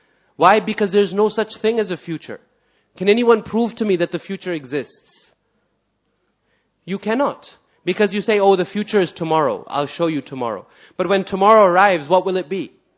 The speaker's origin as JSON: {"language": "English", "town": "Boise", "region": "Idaho", "country": "United States", "tie": "born or raised there", "said": "And he came to one to my hometown in Boise, Idaho."}